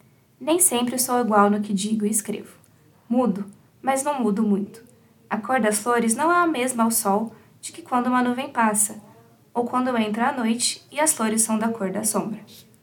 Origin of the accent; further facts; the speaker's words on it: Bauru, São Paulo, Brazil; eu sou de Bauru e hoje eu lembrei de você.